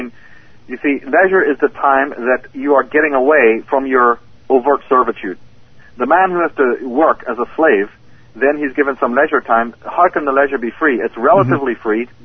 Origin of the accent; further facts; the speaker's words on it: Ireland; Look at me, yeah. I come from Ireland.